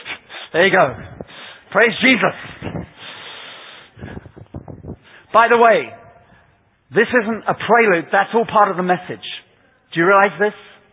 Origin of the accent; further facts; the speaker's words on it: United Kingdom; Now this is your game, not mine. I'm British.